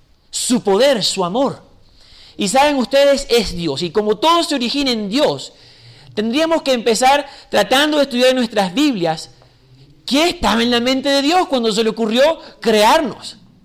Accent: Venezuela; accent: Venezuelan; also born or lived in Chile / Honduras; now in United States; mi acento ya no es venezolano, viví 10 años en Chile, tengo 5 años en Estados Unidos, viví 2 años en Honduras, mi esposa es hondureña, mi hija es americana

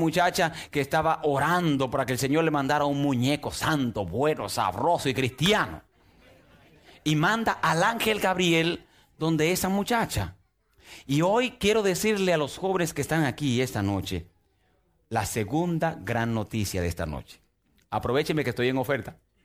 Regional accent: Santiago de los Caballeros, Santiago, Dominican Republic; born there; Cuando la gente escucha la palabra, yo nací en el Ensanche Bermúdez, aún siendo yo flaco y todo, la gente me respeta.

